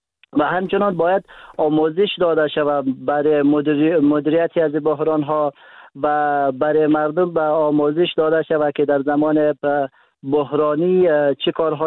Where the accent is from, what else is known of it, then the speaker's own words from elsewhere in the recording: Daykundi, Afghanistan; در ولایت مرکزی مثلا دایکندی ولایت ما به مراکز صحی نرسیدند